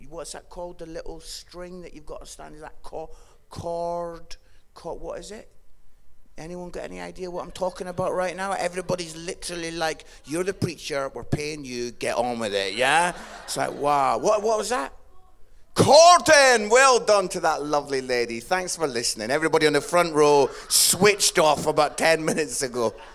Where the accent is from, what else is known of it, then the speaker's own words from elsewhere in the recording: Scotland, United Kingdom; I'm Scottish, yeah? I've got issues.